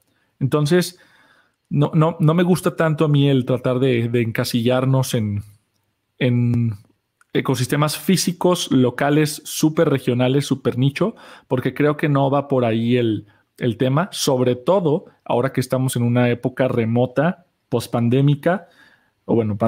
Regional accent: Guadalajara, Jalisco, Mexico; Guadalajara, donde yo estoy y de donde yo soy, es la ciudad, es el Silicon Valley de México, ¿no?

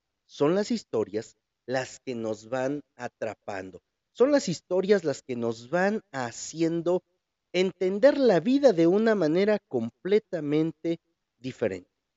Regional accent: Huajuapan de León, Oaxaca, Mexico; de esos que pocas veces se aguantan aquí en mi pueblo, en Huajuapan de León

